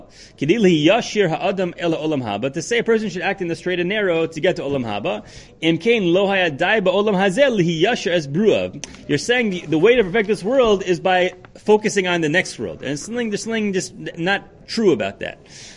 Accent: United States; moved away as an adult; now in Israel; growing up in America, and I grew up in America, went to YU, YU Smicha, and then made Aliyah.

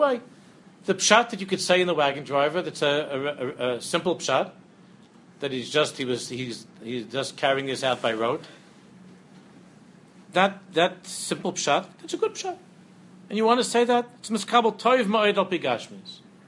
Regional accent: United States; I remember, you know, we grew up here in America.

